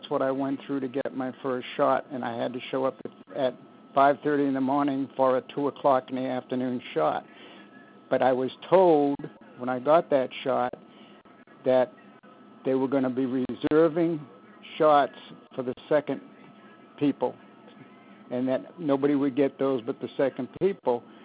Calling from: Fairhope, Alabama, United States; Ma'am, I'm calling from Fairhope, Alabama. I got my first shot in Daphne

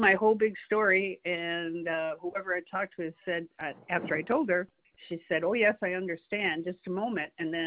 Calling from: Florida, United States; I'm calling you from Florida.

